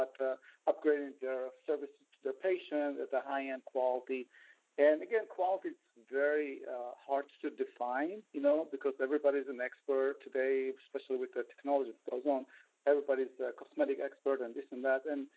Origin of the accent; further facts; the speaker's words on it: Israel; moved away as an adult; now in United States; I'm from Israel. I came to U.S. at age 22 with $300 in my pocket.